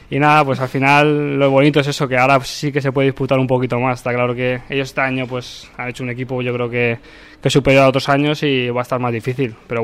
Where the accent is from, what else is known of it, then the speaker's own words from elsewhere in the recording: Valencia, Valencian Community, Spain; somos de aquí de Valencia